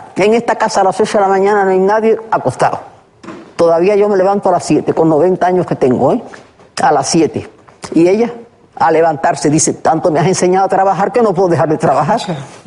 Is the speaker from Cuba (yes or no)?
yes; Cuba; moved away; Yo salí de Cuba, bueno, ya estás.